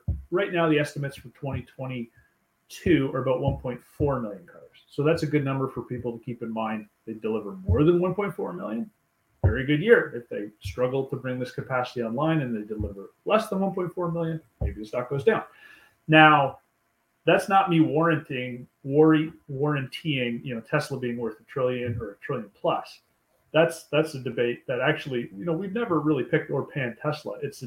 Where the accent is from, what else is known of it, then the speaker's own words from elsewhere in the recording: Canada; I'm Canadian.